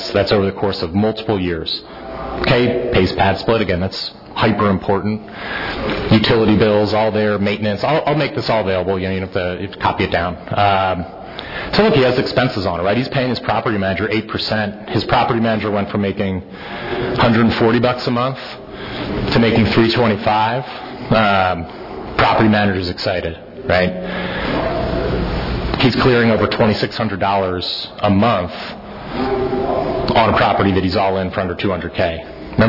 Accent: Newtown Square, Pennsylvania, United States; I'm a Philly native myself. I grew up in Newtown Square.

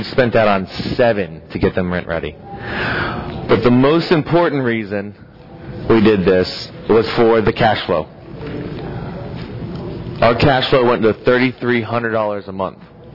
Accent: Plant City, Florida, United States; I'm from Central Florida. I'm in between Tampa and Orlando, a little town called Plant City.

